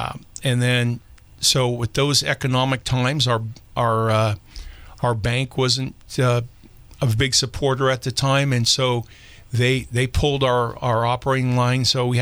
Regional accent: Lone Pine, California, United States; Yeah, so the original ranch I grew up on is on DeWalt Road, which is south, about 4 miles south of town. There, if you come down south of Lone Pine, you have Hessel Road, DeWalt Road

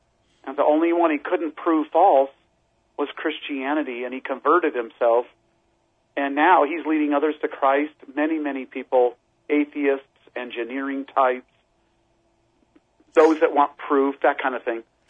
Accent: Arcadia, California, United States; I grew up, Danny, in Arcadia, California, and that was in 1956.

